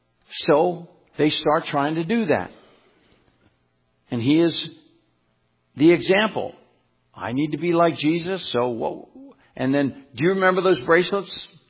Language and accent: English; Philadelphia, Pennsylvania, United States; When I grew up, and of course, remember, I'm from Philly, so I was all pro sports down there.